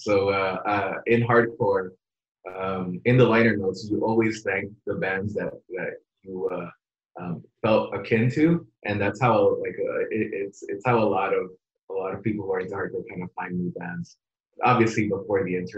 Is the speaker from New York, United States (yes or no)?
yes; Queens, New York, United States; also born or lived in Long Island; this was like when I moved from Queens, just kind of more of the urban area of New York to Long Island, which is more suburban.